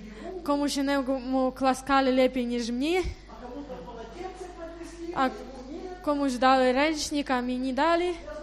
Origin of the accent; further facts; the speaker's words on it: Kraków, Lesser Poland, Poland; jestem z Krakowa